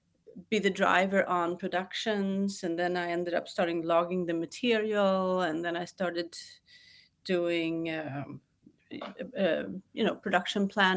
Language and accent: English; Sweden; also born or lived in New York, United States / Washington, D.C., United States; Originally, I'm from New York. My father was a Globetrotter, so we moved a lot. And then I ended up in Sweden for my formative years, I would say. I moved back to Washington, D.C. when I was 16.